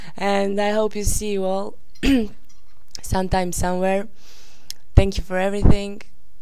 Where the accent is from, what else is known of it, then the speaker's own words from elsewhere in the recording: Croatia; English is a second language; I'm from Croatia